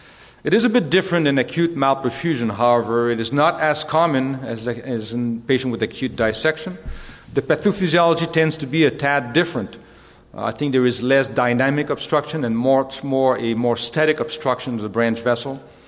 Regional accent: Canada; So as a Canadian

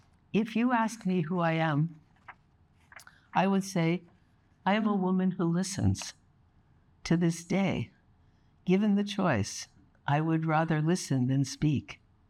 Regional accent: New York City, New York, United States; I was born and raised in New York City, the much wanted and much loved only child of Jewish parents

